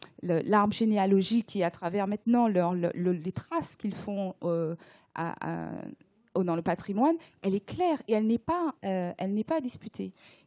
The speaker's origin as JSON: {"language": "French", "region": "Martinique", "country": "France", "said": "des fois, je peux dire je suis française, je suis martiniquaise"}